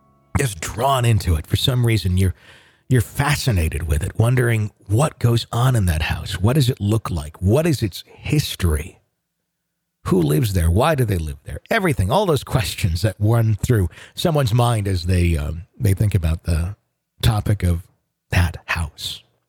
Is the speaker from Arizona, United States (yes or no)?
no; Terre Haute, Indiana, United States; I grew up in North Terre Haute, Indiana.